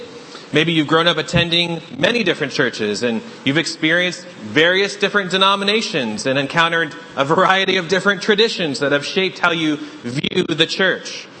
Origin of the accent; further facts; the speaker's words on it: New Hampshire, United States; As a fellow New Englander myself, being born and raised in New Hampshire, I think we can all agree that many of us here are known for being pretty self-reliant and pretty independent, right?